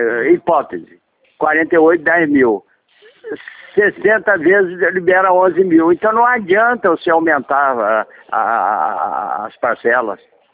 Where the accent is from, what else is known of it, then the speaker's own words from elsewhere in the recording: Minas Gerais, Brazil; now in Rio de Janeiro, Brazil; quando eu vim para o Rio de Janeiro, sou de Minas